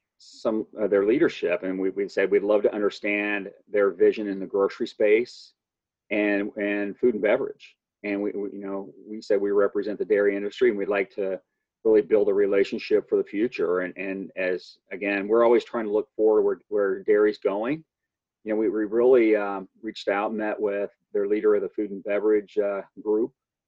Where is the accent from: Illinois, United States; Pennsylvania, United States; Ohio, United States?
Illinois, United States; First of all, I grew up in Central Illinois.